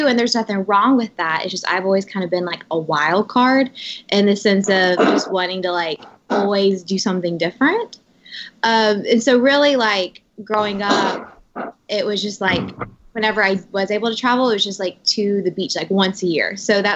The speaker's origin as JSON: {"language": "English", "town": "Knoxville", "region": "Tennessee", "country": "United States", "tie": "born or raised there", "said": "So I grew up like in Knoxville. Like it's definitely more like a smaller town. I grew up like more conservatively."}